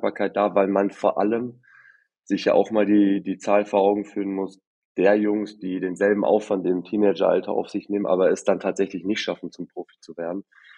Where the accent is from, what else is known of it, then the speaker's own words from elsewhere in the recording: Essen, North Rhine-Westphalia, Germany; Ich bin ein Kind des Ruhrgebiets und hier im Ruhrpott. Ich bin in Essen groß geworden